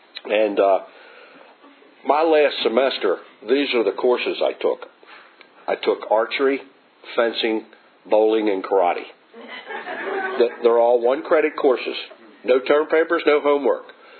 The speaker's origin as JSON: {"language": "English", "town": "Baltimore", "region": "Maryland", "country": "United States", "tie": "born or raised there", "said": "I grew up in Baltimore City, Irish Catholic family, how surprising, and was around a lot of drinking"}